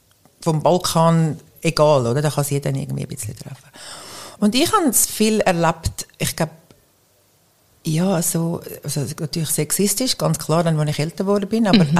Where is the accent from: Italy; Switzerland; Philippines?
Switzerland; Effretikon, Zurich; Ich bin aufgewachsen in Efretiken. Schönen Zürcher Oberland, Unterland.